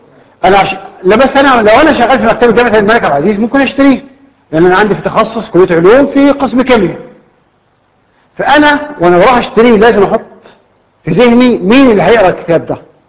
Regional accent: Cairo, Cairo Governorate, Egypt; في عندنا في القاهرة دلوقتي

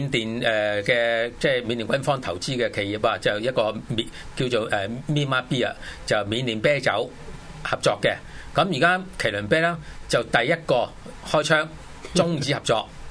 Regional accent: Hong Kong; 我們香港人其實都我想都應該感觸都幾深下

